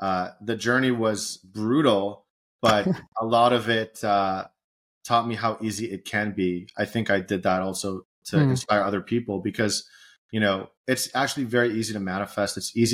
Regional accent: California, United States; I was raised in Southern California, Orange County.

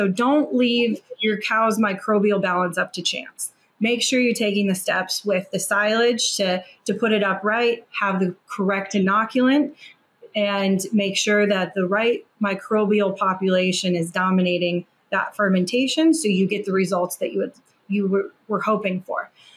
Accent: Iowa, United States; Yeah, I grew up in Northwest Iowa on a pig farm.

